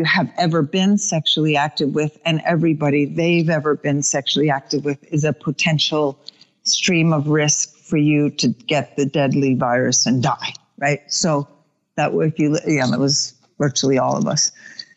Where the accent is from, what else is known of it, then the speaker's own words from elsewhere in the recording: Sweden; also born or lived in New York, United States; now in United States; I had come back from Sweden where I grew up. I was a native New Yorker, but transplanted to Sweden in a custody battle as a child. So I grew up in Sweden, came back. I think I was 19